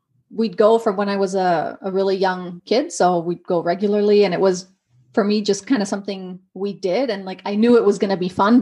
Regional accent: Germany; So I grew up in Germany. My dad's American and my mom is German.

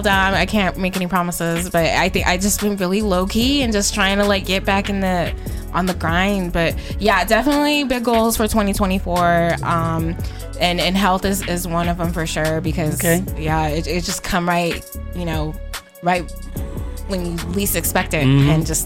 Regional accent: Texas, United States; I don't support the organization. I'm from Texas.

